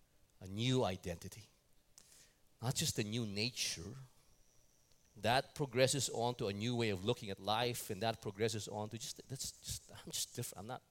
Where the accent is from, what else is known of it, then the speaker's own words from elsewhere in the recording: New York, United States; I'm seeing Tim and Tina here, we're from New York